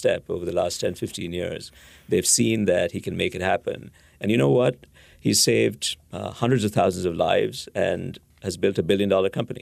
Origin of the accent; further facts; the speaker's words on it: India; I grew up in India